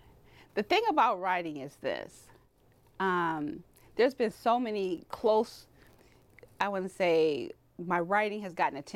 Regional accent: Detroit, Michigan, United States; I'm not forfeiting this medal, baby. I'm from Detroit. I ain't going out like that.

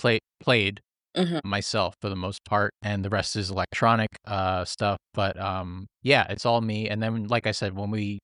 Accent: Queens, New York, United States; And this was in the city and we're from Queens.

